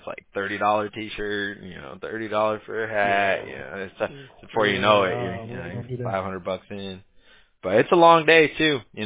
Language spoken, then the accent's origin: English; Huntington Beach, California, United States; now in Costa Mesa, United States; I grew up in Huntington Beach originally in Orange County, but I live in Costa Mesa now off Harbor Boulevard.